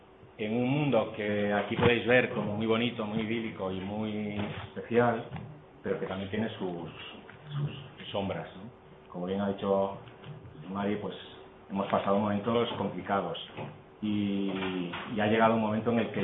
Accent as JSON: {"language": "Spanish", "region": "Galicia", "country": "Spain", "said": "como habéis visto, soy gallego."}